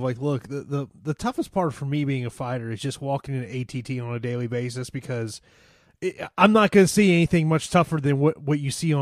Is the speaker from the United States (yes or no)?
yes; Tampa, Florida, United States; which was in the RFC here in my hometown of Tampa, Florida.